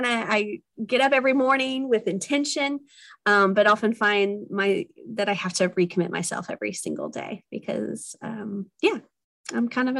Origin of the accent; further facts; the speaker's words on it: Midwest, United States; I'm the Midwesterner in this conversation.